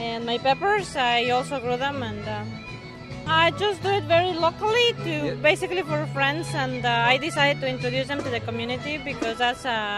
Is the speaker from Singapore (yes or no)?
no; Mexico; now in Canada; So I am originally from Mexico, and I've been here since 97.